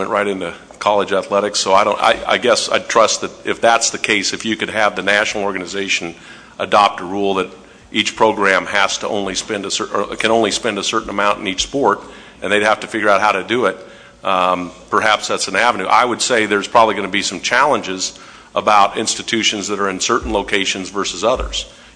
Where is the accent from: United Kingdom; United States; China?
United States; Washington; Seattle versus Pullman, you know, in my home state.